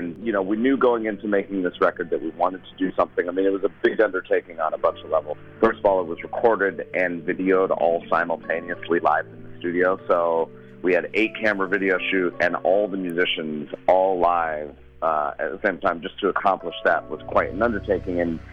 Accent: Boulder, Colorado, United States; I'm born and raised in Boulder, Colorado.

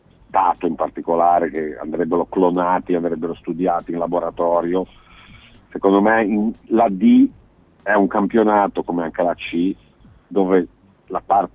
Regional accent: Liguria, Italy; also born or lived in Piedmont; Tu sai bene, sono ligure, anche se sono d'origine del Basso Piemonte, un po' ligure d'azione, ritrasferito qua.

